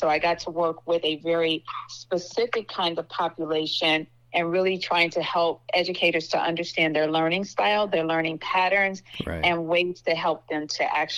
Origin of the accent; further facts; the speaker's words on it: Chicago, Illinois, United States; moved away as an adult; now in Maryland, United States; Born and raised in Chicago, Illinois. Came to Maryland to work.